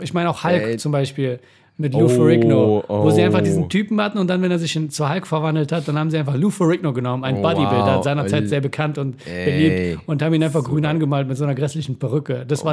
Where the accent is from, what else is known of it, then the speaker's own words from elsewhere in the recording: Iran; es ging darum, wo ich herkomme, ich meinte, ich bin Iraner